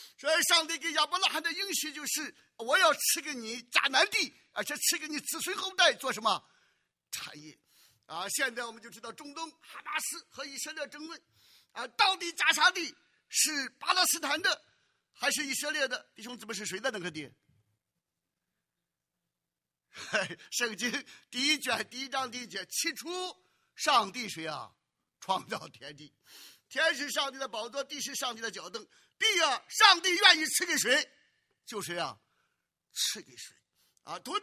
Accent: Shandong, China; 我小的时候在山东老家，哎，每年过春节的时候，爸爸妈妈都要献祭

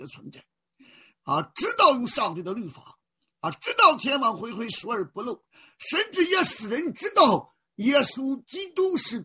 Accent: Shandong, China; 我从小在山东长大在农村长大

